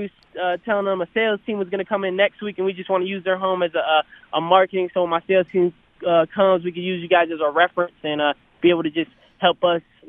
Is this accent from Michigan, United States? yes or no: yes; Michigan, United States; we grew up in Michigan with my dad, and he would take me down to Detroit